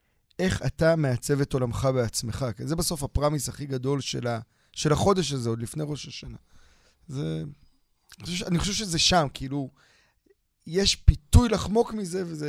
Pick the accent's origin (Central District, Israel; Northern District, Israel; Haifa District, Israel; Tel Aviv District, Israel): Haifa District, Israel; Krayot; העיר שבה גדלתי בעצם, עיר שבה למדתי בתיכון, חייתי בה בעצם, הרבה מובנים, לא גדלתי בה, גדלתי ליד, אני מדבר על חיפה, אני גדלתי בקריות